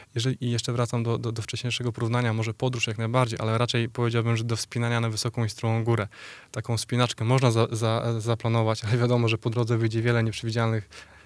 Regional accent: Szczecinek, West Pomeranian Voivodeship, Poland; ponieważ w Szczecinie studiowałem, w Szczecinku się wychowałem

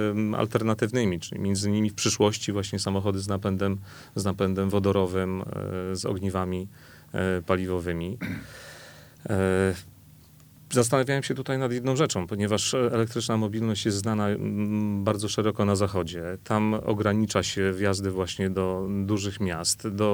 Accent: Stargard, West Pomeranian Voivodeship, Poland; będąc rodowitym mieszkańcem tego Stargardu, tego miasta

